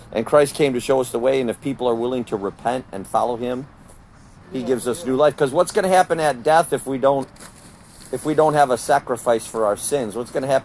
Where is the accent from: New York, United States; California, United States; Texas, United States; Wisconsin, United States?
Wisconsin, United States; I'm from Wisconsin originally, but now I'm a van dweller.